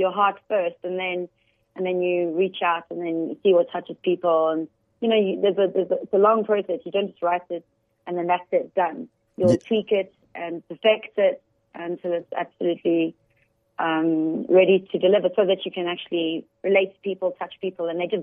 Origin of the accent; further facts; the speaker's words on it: Johannesburg, Gauteng, South Africa; I'm from Joburg, and I decided to go to the UK for a few years, explore my songwriting opportunities there.